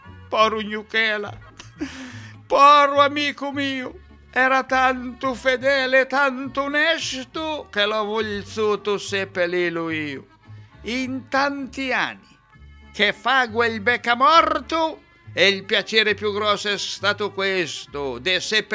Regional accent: Ancona, Marche, Italy; sono d'Ancona

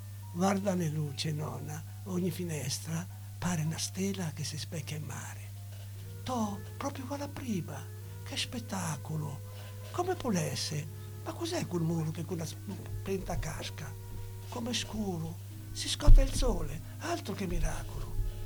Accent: Ancona, Marche, Italy; accent: Anconetano dialect; first language Anconetano dialect; Io qui parlo in dialetto anconetà, perché io sono

